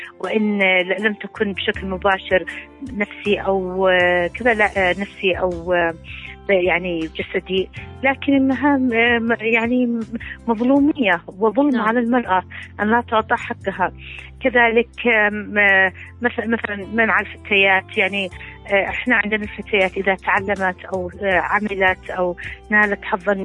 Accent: Yemen; أولا إحنا كشعب يمني لازم أن نقر أن هناك احترام للمرأة

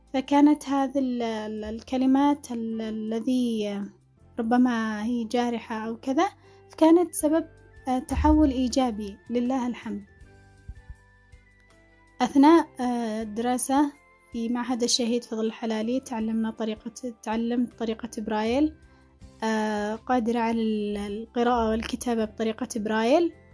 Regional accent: Dhamar, Yemen; born there; now in Sanaa, Yemen; من مواليد محافظة ذمار، حاليا أسكن في محافظة صنعاء، كفيفة منذ الولادة

